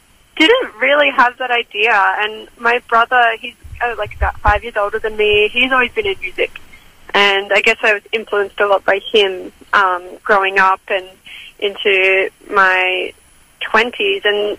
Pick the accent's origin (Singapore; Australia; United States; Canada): Australia; Brisbane, Queensland; now in Sydney, Australia; because I'm from Brisbane originally, and I feel like I've been very well accepted into the Sydney music industry and community.